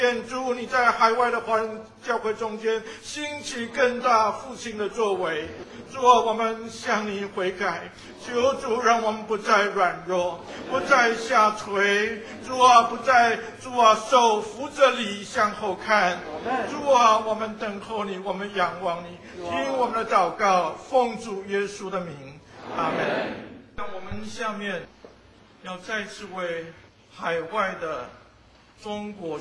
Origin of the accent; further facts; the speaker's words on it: Taiwan; 我从台湾来的